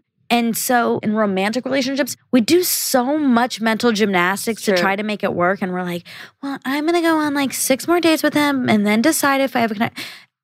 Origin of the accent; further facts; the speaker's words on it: California, United States; next month, we're going on a trip to my hometown in California. I'm really excited to show them where I come from, introduce them to my friends back home